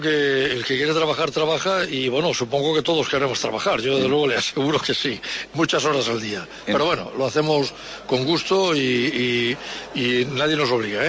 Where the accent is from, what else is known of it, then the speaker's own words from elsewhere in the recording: Region of Murcia, Spain; Hombre, soy murciano, con lo cual parece lo normal estar en la Comisión de Agricultura y Desarrollo Regional